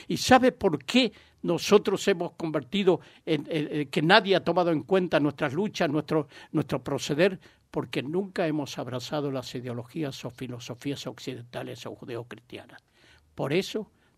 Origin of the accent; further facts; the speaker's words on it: Gandia, Valencian Community, Spain; Yo vengo de Gandía y en Gandía resulta que está lleno